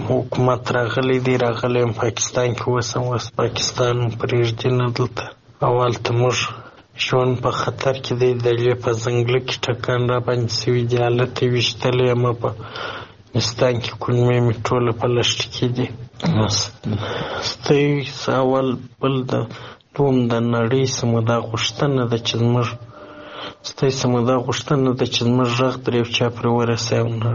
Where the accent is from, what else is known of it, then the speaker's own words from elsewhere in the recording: Kandahar, Afghanistan; now in Pakistan; زه د افغانستان یم، د کندهار ولایت یم. په کندهار کې مې وظیفه درلوده